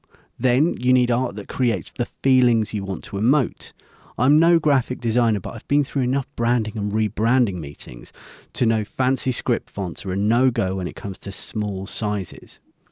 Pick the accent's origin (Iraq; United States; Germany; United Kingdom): United Kingdom; probably over half of those years in my home country of the UK.